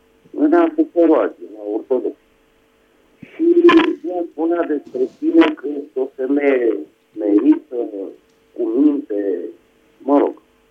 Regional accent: Bucharest, Romania; din București.

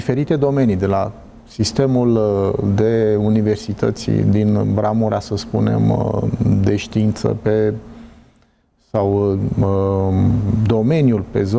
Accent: Romania; Eu, ca român, mă bucur că un student al nostru merge

